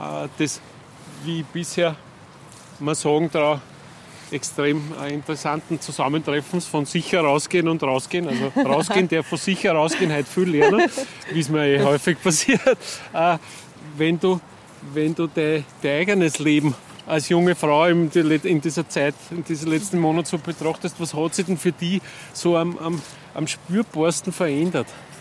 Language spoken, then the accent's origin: German; Lower Austria, Austria; ich als Niederösterreicher